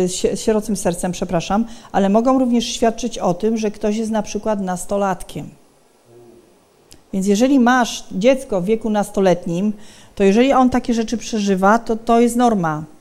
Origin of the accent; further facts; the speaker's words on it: Silesian Voivodeship, Poland; bo jestem ze Śląska.